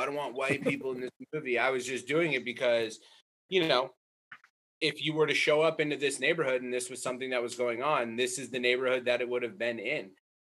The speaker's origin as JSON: {"language": "English", "region": "Massachusetts", "country": "United States", "said": "if I'm from Massachusetts, so it'd be like Jamaica Plains or, Roxbury"}